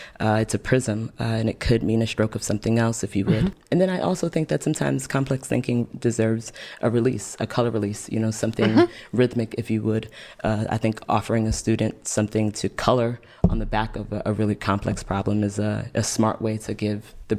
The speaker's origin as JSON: {"language": "English", "town": "Brooklyn", "region": "New York", "country": "United States", "said": "you know, I'm from Brooklyn. You know what I mean? I'm not from a place that tells me to put my head down in the face of struggle."}